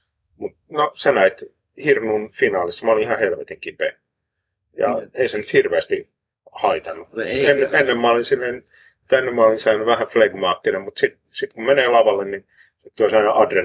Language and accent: Finnish; Tervakoski, Kanta-Häme, Finland; Hei, mä oon Tervokoskelta.